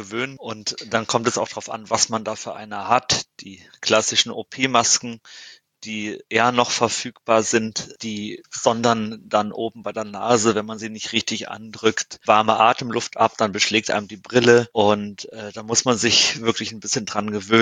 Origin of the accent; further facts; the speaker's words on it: Hesse, Germany; ich bin Hesse.